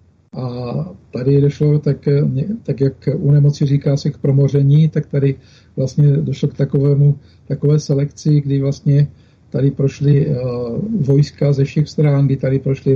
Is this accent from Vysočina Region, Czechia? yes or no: no; Rohatec, South Moravian Region, Czechia; also born or lived in Hodonín; ten můj domov je tady, v Rohatci, u Hodonína, narodil jsem se v Hodoníně, tady jsem se narodil, žiju